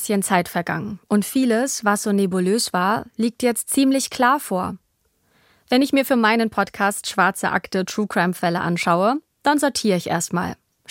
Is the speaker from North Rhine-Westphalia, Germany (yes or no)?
no; Mecklenburg-Vorpommern, Germany; Ich bin in der Nähe von Wismar aufgewachsen und war die Sommer immer auf der Insel Pöhl.